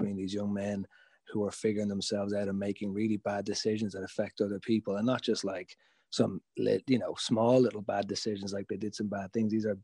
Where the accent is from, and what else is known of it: Dublin, Leinster, Ireland; born or raised there